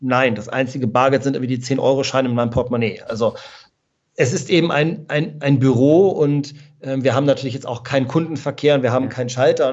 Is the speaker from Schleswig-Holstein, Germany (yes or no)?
yes; Schleswig-Holstein, Germany; Ich komme aus Schleswig-Holstein originär.